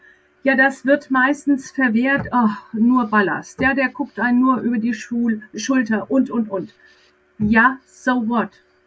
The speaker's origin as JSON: {"language": "German", "town": "Frankfurt", "region": "Hesse", "country": "Germany", "said": "wenn ich als Frankfurterin das sagen darf"}